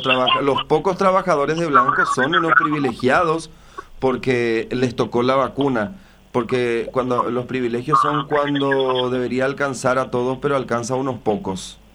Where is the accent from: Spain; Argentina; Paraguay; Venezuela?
Paraguay; yo soy paraguayo.